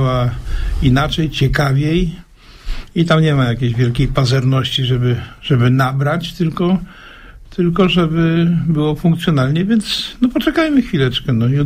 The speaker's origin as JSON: {"language": "Polish", "town": "Zielona Góra", "region": "Lubusz Voivodeship", "country": "Poland", "tie": "born there", "said": "Mówi pan o terenach mojej młodości, ja tam się urodziłem na Towarowej."}